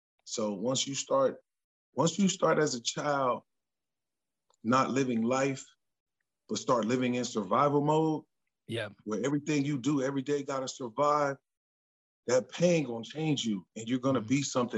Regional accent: Columbus, Ohio, United States; Ohio State-Michigan rivalry, because I'm from Columbus.

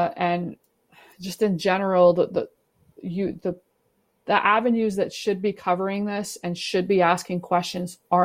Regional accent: Canada; I'm a Canadian and that I cover the WSL and that my main job is covering sport in Australia

